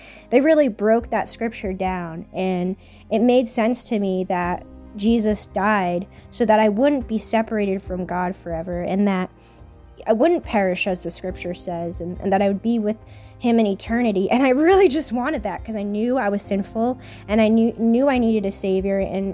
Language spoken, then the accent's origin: English; New Jersey, United States; I'm from New Jersey and I was raised Catholic